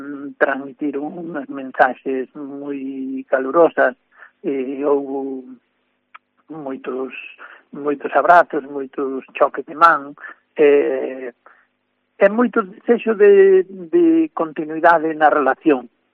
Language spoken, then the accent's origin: Galician; Grañas do Sor, Galicia, Spain; born there; veciños da miña parroquia onde eu nacín, das Grañas do Sor.